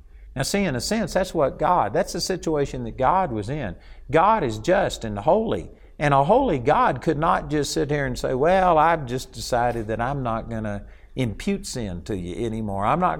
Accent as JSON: {"language": "English", "region": "Texas", "country": "United States", "said": "you know, I'm a Texan, and I do not speak Japanese"}